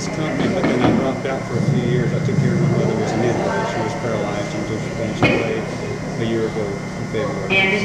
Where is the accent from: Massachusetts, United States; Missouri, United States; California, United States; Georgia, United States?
Georgia, United States; also born or lived in Sarasota, Florida; I was born in Sarasota, Florida, but then we went over to Georgia for 9 years, so I can't really say I'm from this area.